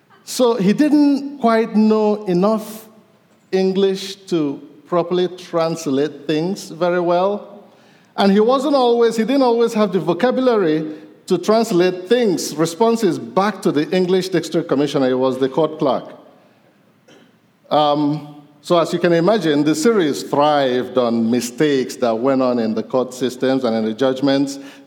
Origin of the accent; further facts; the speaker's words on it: Eastern Nigeria, Nigeria; Growing up in Nigeria, eastern parts of Nigeria as a boy